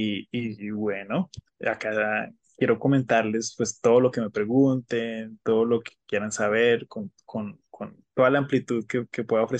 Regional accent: Bucaramanga, Santander, Colombia; yo soy ingeniero industrial, yo vengo de Bucaramanga

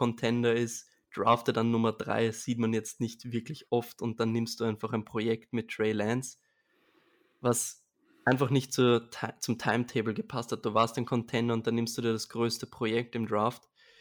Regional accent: Vienna, Austria; ich bin aus Wien, also aus Österreich, und beruflich bin ich Sportredakteur bei einem Fernsehsender in Wien.

